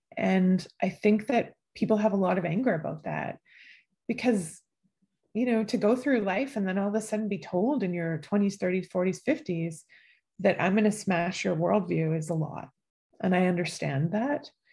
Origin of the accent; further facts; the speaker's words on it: Manitoba, Canada; now in Vancouver, Canada; I grew up in Treaty 1 territory and homeland of the Métis Nation. I am mixed ancestry. I come from a long line of fishermen. My Icelandic and Indigenous ancestors met fishing the waters of Lake Winnipeg.